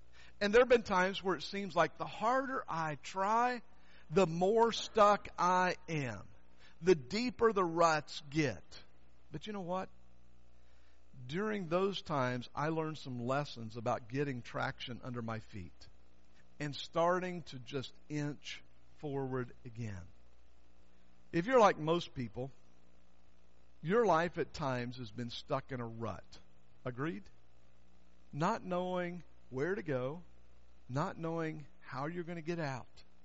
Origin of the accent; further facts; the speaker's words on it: Southern US, United States; You know what mudding is, don't you? I grew up in the South. Mudding is a Southern word.